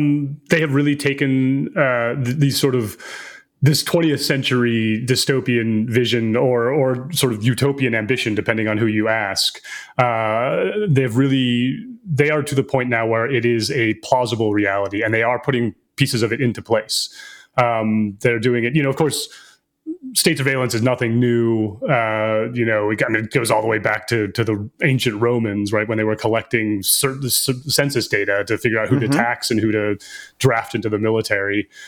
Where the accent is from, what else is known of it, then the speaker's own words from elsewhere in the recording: United States; And you know, what is fascinating as an American looking at this and what's happening in China